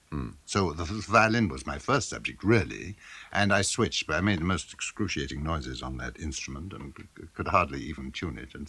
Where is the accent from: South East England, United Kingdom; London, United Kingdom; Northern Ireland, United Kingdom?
London, United Kingdom; born there; Yes, I was born in London.